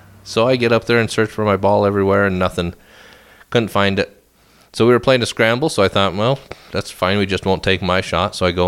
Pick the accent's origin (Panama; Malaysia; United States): United States; Jackson, Wyoming; born there; I was born in Jackson, Wyoming.